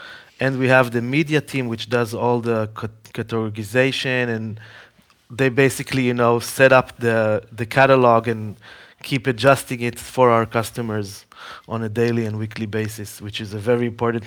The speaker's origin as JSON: {"language": "English", "country": "Israel", "tie": "born or raised there", "second_language": "English", "said": "So I come from Israel, first of all, born and raised."}